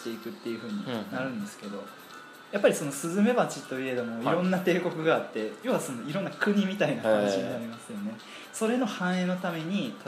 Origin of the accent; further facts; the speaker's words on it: Kansai, Japan; 僕ら関西出身なので